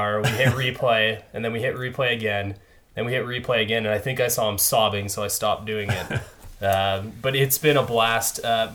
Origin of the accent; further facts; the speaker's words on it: Ohio, United States; but it is January, and I'm from Ohio. I live in Ohio.